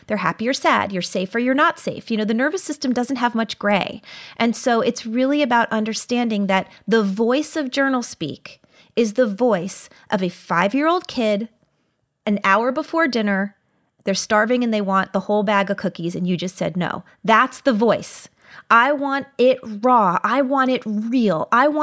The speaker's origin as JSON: {"language": "English", "region": "New York", "country": "United States", "said": "I'm a New Yorker. I'm super fast. Everywhere I go fast."}